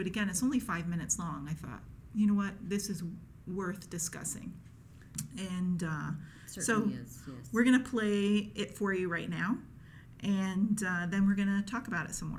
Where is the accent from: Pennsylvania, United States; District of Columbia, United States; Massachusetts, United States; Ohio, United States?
District of Columbia, United States; Washington; because of the way that I grew up, and growing up in Washington, D.C. area, I thought, well, you know, Christians vote one way and non-Christians vote another way.